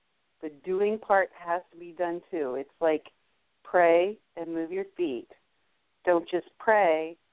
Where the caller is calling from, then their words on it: New Orleans, Louisiana, United States; I'm calling from New Orleans.